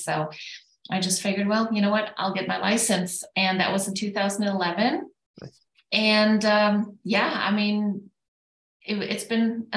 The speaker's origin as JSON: {"language": "English", "country": "Germany", "tie": "born or raised there", "moved": "yes", "lives_now": "United States", "said": "Yes, so I was born and raised in Germany. I came to the United States in 1995."}